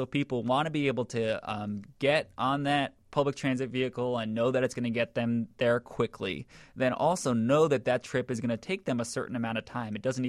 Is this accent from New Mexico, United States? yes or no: no; New York, United States; Yeah, you know, a lot of people like to make the comparison to New York, and I'm from New York, so I'm familiar with that system as well.